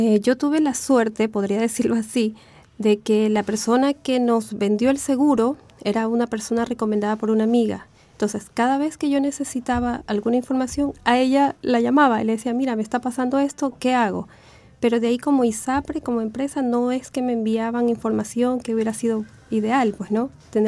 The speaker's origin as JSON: {"language": "Spanish", "town": "Guayaquil", "region": "Guayas", "country": "Ecuador", "moved": "yes", "lives_now": "Chile", "said": "Bueno, yo y mi familia, yo vinimos desde Guayaquil, Ecuador, desde hace más de 5 años."}